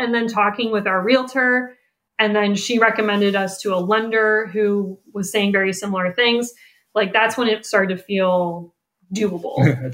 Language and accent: English; Ohio, United States; We've both were born and raised in Northeast Ohio, and we're probably about half an hour away from where we grew up.